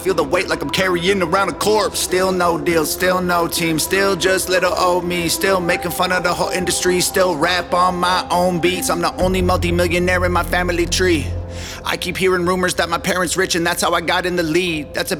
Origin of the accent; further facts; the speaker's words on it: Canada; now in United States; I'm Canadian. I live in the States.